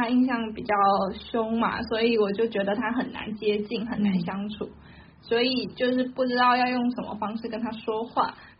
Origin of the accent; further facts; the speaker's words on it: Taiwan; now in Seattle, United States; 我来自台湾，我是2022年来西雅图的，然后现在研究所毕业，在西雅图 Bellevue 地区工作。